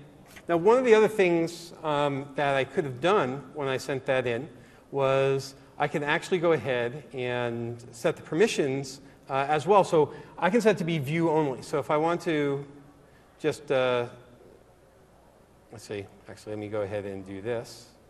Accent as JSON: {"language": "English", "region": "Northeast", "country": "United States", "said": "I'm from the Northeast, so I still have Big East in my blood."}